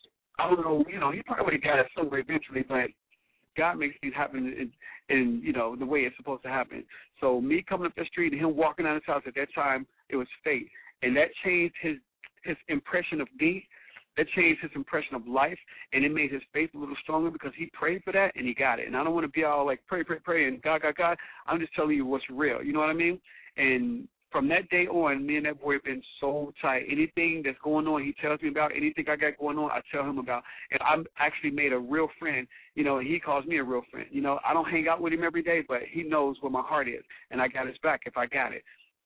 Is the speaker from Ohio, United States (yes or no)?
yes; Cincinnati, Ohio, United States; now in Los Angeles, United States; I'm from Cincinnati, Ohio, and I will always say that. And that man that grew up in Cincinnati, Ohio, would never be changed by what's out here, you know?